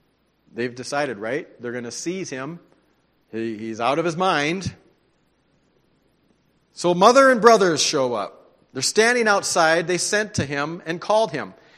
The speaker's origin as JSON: {"language": "English", "town": "Daisy", "region": "North Dakota", "country": "United States", "said": "I'm from Daisy, North Dakota, small little place."}